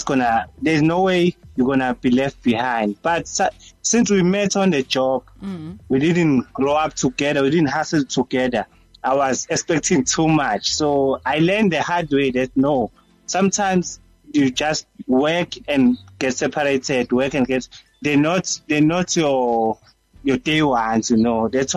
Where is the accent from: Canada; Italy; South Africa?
South Africa; Inanda, KwaZulu-Natal; So usually I'm from Inanda, I'm based in Inanda.